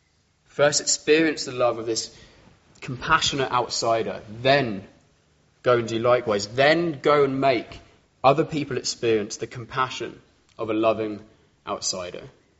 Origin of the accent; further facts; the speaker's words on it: South East England, United Kingdom; I grew up in Kent, hence my ridiculously posh voice.